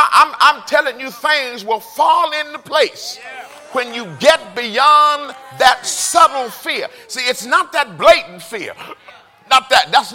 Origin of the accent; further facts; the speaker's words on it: Houston, Texas, United States; I'm from Fifth Ward.